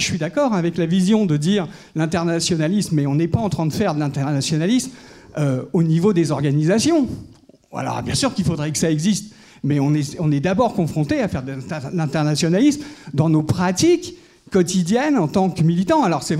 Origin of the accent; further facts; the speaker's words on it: France; Donc, en tant que Français, on est quand même aussi intéressé par la question.